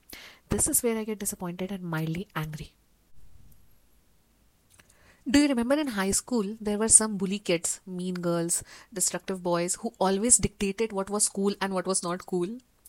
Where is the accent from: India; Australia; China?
India; having an experience of an Indian, you know, I am an Indian citizen